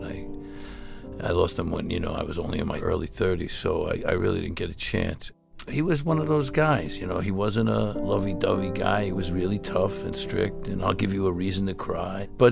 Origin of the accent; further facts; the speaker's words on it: Brooklyn, New York, United States; And we grew up in East New York in Brooklyn, under the L on Pitkin Avenue and Bobby Street.